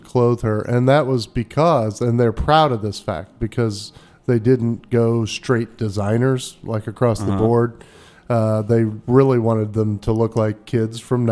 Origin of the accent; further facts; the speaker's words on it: Midwest, United States; even growing up in the Midwest in the 80s and 90s, like those pockets were pretty well defined.